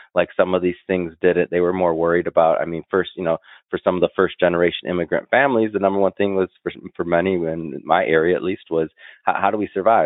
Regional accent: Detroit, Michigan, United States; growing up in Detroit, you know, Southwest side, I mean, Detroit, and, you know, Cass Tech, and went to Michigan State.

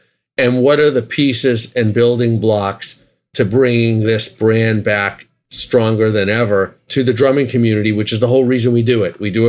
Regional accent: Boston, Massachusetts, United States; John and I have been friends for over 40 years. We're both from Boston.

